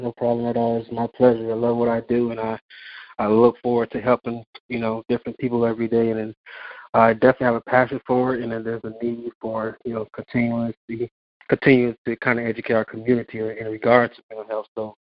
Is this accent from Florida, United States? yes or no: yes; Miami, Florida, United States; I'm from Miami. I kind of grew up around rough neighborhoods and with the rough guys.